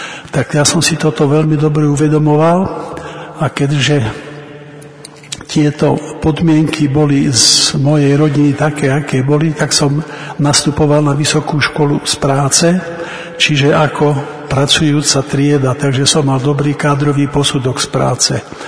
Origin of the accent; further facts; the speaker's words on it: Skalica, Trnava Region, Slovakia; Pochádzam zo západného Slovenska, zo Skalice. Tam som sa narodil a tam aj pôsobím už 45 rokov ako zubný lekár.